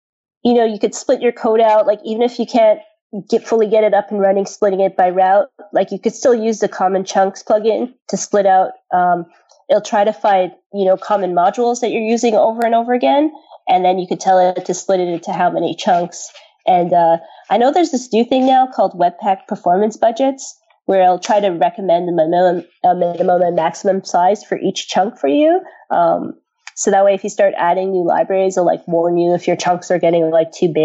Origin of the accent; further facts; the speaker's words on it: Toronto, Ontario, Canada; if you're only writing, say, English and French, like, because I'm from Toronto